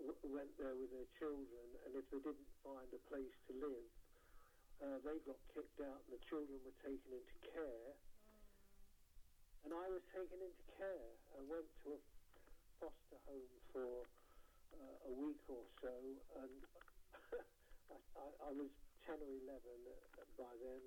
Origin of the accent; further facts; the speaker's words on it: London, United Kingdom; born there; And I was born in London.